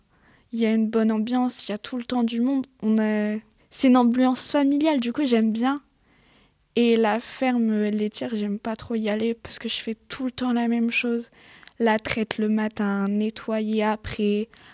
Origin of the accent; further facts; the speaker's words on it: Maubeuge, Hauts-de-France, France; j'ai 16 ans et je viens de Maubeuge.